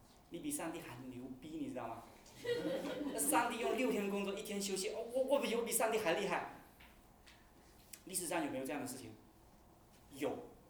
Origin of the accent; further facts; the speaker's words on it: Guangdong, China; accent: Teochew; 按照我们潮州话，我们说一句话就是最准确的